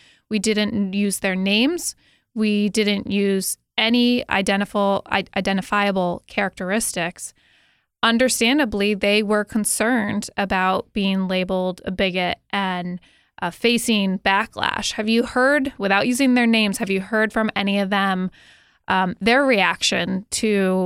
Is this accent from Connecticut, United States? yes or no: yes; Connecticut, United States; when I visited you in my home state of Connecticut.